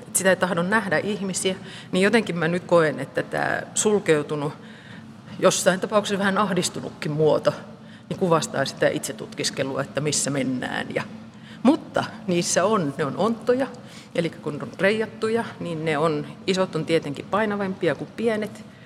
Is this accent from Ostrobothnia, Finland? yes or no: no; Lauritsala, South Karelia, Finland; born there; Ja mä oon itäsuomalainen, eli Saimaan rannalla syntynyt Lauritsalassa, Lappeenrannan kupeessa.